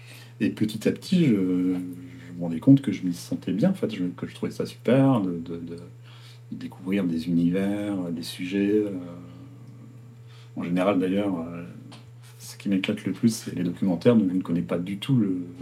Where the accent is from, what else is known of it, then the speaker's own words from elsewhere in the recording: Hauts-de-France, France; moved away as an adult; now in Paris, France; Au départ, en fait, moi, je suis né dans le Nord. J'ai fait mes études dans le Nord. J'ai grandi dans le Nord.